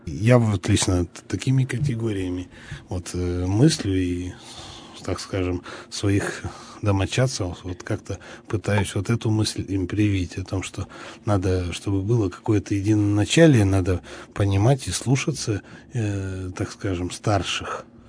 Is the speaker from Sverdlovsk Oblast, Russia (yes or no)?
yes; Yekaterinburg, Sverdlovsk Oblast, Russia; То есть для меня, как коренного екатеринбуржца, это, конечно, нонсенс